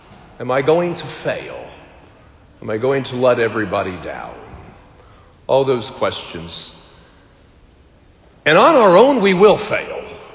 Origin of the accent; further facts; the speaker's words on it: Bloomington, Indiana, United States; I'm 32. Just a little bit about me. I'm 32. I grew up in Bloomington. I am a Hoosier. I went to IU.